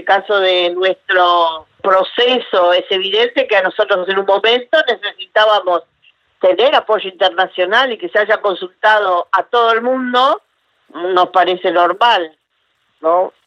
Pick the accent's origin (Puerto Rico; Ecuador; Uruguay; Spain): Uruguay; Claro que yo hablé como uruguaya